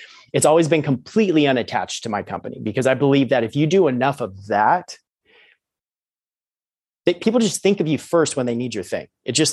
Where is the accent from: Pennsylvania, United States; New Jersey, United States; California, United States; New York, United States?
California, United States; I grew up in California. I was a diehard Oakland A's fan.